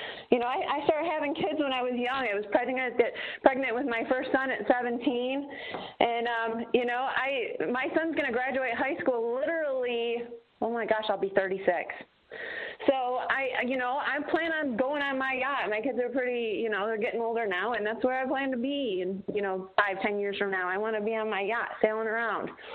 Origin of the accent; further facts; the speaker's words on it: Michigan, United States; I'm from Michigan, so I always think back of the days when I could barely drive my car or couldn't go anywhere because we were all snowed in.